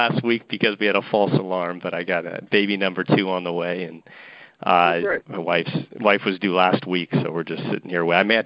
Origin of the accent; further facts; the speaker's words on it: Novato, California, United States; Yeah, I grew up in Marin County area, in Novato, California, if anybody knows that. But it's a little north of San Francisco.